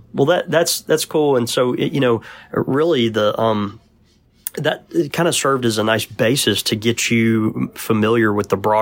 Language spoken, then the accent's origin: English; Mississippi, United States; I'm from Mississippi, so my verbiage is not great anyway, but go ahead.